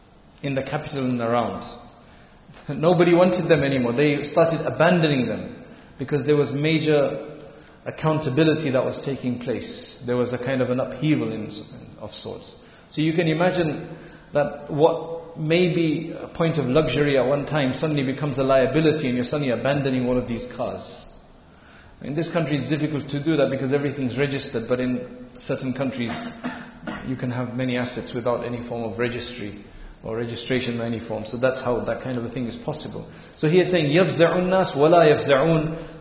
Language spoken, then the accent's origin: English; United Kingdom; so we are British of Indian heritage